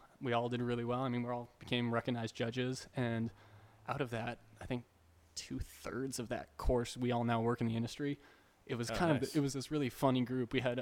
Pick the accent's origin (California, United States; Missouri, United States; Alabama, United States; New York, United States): California, United States; Santa Barbara; also born or lived in Ventura; I'm a Southern California guy. I grew up here in Santa Barbara, Ventura, and I knew that, you know, it was good to get away and see the world a little bit.